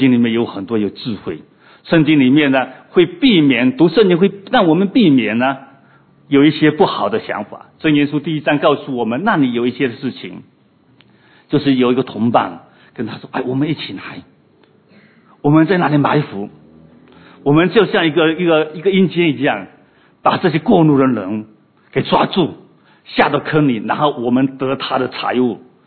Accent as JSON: {"language": "Chinese", "country": "China", "said": "我们从中国过来哈"}